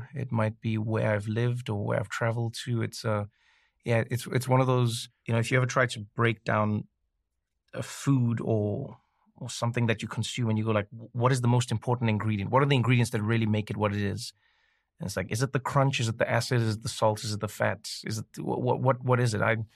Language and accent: English; South Africa; I was born and raised in South Africa, right? I was born in 1984. So that was, you know, 6 years before apartheid ended, born to a black mother and a white father